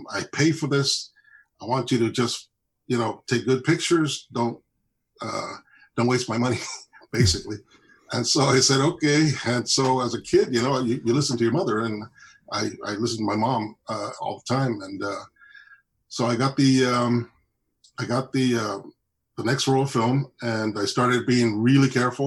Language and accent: English; Calexico, California, United States; First of all, I was born in Calexico and, the Calexico Hospital, which is now a clinic, I believe. And, basically, the first home that I ever lived in was on First Street, and I grew up right